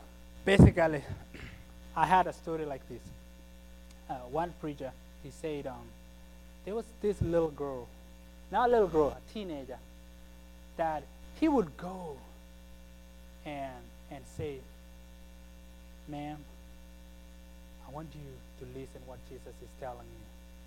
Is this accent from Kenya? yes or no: yes; Kenya; I'm a Kenyan boy. I have nothing to lose.